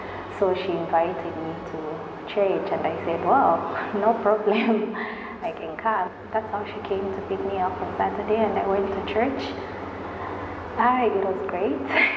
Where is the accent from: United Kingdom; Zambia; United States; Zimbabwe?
Zambia; moved away as an adult; now in Malaysia; I'm from Zambia. I've been here in Malaysia since September 2014. I'm a student.